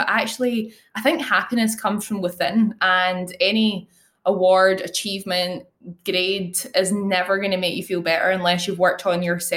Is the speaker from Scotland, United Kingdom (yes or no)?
yes; Glasgow, Scotland, United Kingdom; So Glasgow.